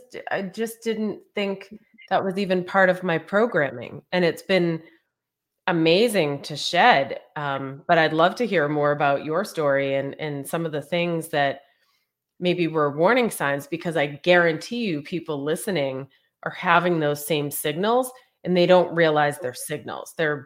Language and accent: English; Northeast, United States; I grew up Irish Catholic in the Northeast.